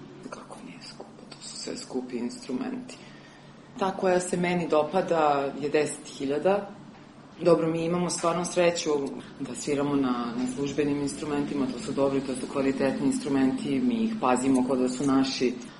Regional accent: Ub, Šumadija and Western Serbia, Serbia; ja nisam iz Beograda, odmah da kažem, ja sam sa Vuba.

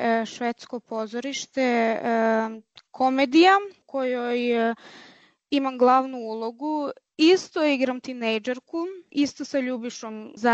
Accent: Kladovo, Southern and Eastern Serbia, Serbia; Naravno. Često i odlazim tamo i volim naravno svoj rodni kraj i rodnu zemlju.

